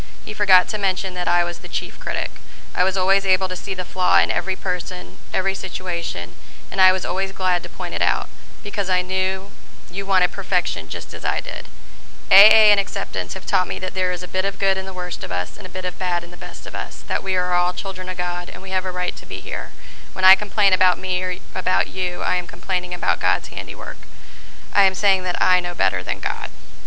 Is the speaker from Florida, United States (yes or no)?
yes; Sarasota, Florida, United States; born there; I was born in Sarasota, Florida in 1972. My mom was, her and my mom's side of the family, they came to Florida in 1958 from Cuba, like right before Castro took over.